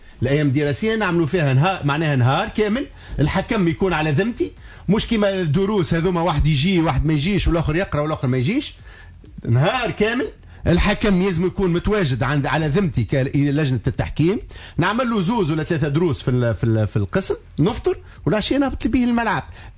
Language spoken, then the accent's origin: Arabic; Sousse, Sousse Governorate, Tunisia; ما نحبش ناخو سوسة كمثال خاطر أني من سوسة